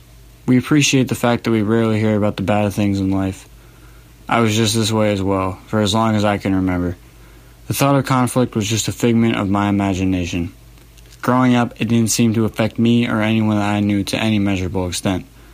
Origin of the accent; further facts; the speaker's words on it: United States; as an American, it is my duty to understand the world we live in to the best of my ability.